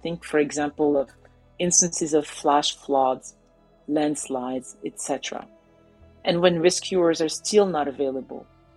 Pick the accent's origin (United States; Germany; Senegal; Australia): Senegal; my first-hand experience of climate change is really in my home country, Senegal